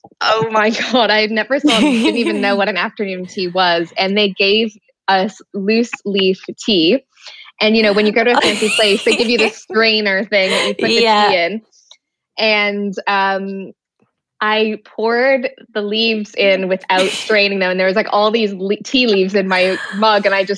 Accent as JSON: {"language": "English", "country": "Canada", "moved": "yes", "lives_now": "London, United Kingdom", "said": "And I'm originally from Canada, for those people listening, but I live in London. I moved here probably 10 years ago, something like that."}